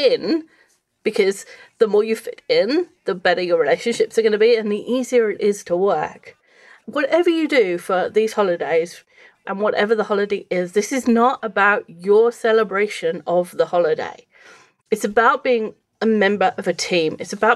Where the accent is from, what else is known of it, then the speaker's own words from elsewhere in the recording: United Kingdom; I'm not saying, as a Brit, you know, we don't particularly like the French.